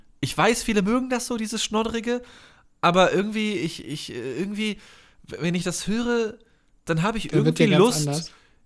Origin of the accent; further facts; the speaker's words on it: United Kingdom; German is a second language; Ich bin Brite.